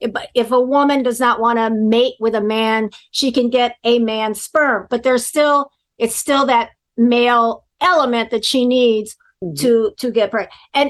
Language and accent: English; Haiti; I was brought up in Haiti.